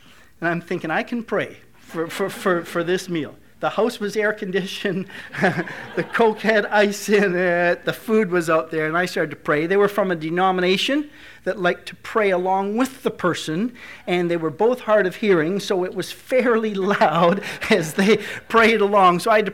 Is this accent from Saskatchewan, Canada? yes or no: yes; Cairnport, Saskatchewan, Canada; And we're from Cairnport, Saskatchewan, where it gets to minus 40 degrees in the wintertime.